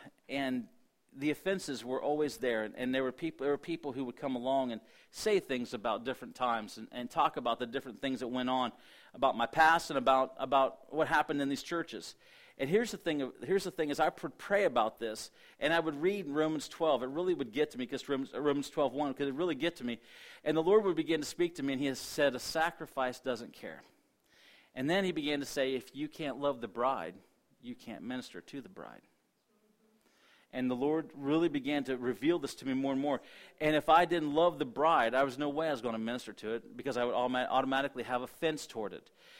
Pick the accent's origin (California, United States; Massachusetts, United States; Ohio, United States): Ohio, United States; Beverly; I said, there's in Twin Cities, Beverly and Waterford. I said, I grew up in Beverly.